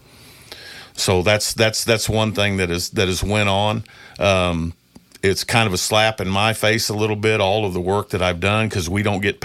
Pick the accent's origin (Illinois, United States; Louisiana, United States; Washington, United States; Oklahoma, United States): Illinois, United States; Well, I grew up here in Jersey County my whole life and have lived in the general area